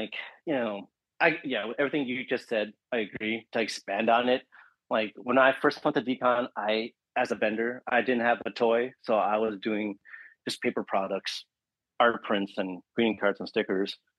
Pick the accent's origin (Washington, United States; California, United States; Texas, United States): California, United States; I spent the night at his place because I'm from the Bay, so you know, I crashed at his place.